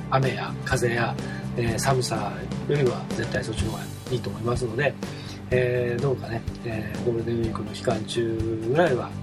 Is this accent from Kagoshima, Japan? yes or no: no; Hamamatsu, Shizuoka, Japan; 僕の出身地である静岡県浜松市から